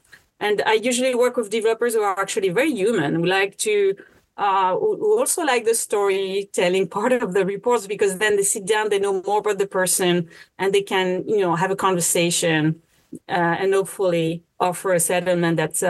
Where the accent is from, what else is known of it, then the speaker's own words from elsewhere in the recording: Lyon, Auvergne-Rhône-Alpes, France; first language French; English is a second language; I'm still learning English, but I'm a native. So I'm French. I was born in France, grew up in Lyon.